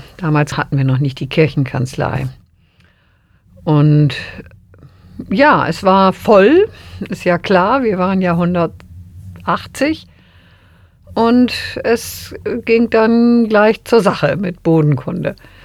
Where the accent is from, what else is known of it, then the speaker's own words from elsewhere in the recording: Bad Bederkesa, Lower Saxony, Germany; Letztes Projekt war dann im Hauptdiplom eine Landschaftsplanung für meinen Heimatort Bederkesa.